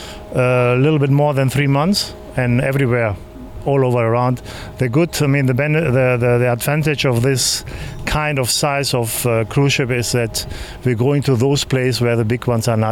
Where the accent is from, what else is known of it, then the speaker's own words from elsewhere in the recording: Germany; accent: German; English is a second language; Yes, I'm Greek. But I was born and I grew up in Germany.